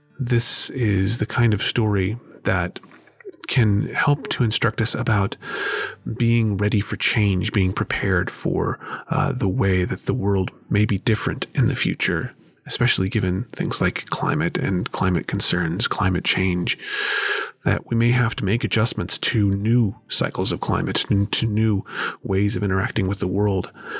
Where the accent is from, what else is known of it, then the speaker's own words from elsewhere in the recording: the South, United States; For example, I grew up in the South, where one of the things that we eat every year are black-eyed peas and greens